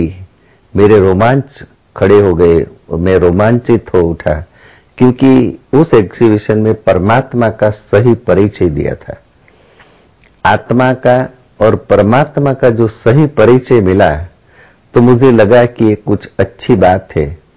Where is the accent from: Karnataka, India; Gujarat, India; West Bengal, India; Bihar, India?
Gujarat, India; Valsad; मैं वलसाड से हूं।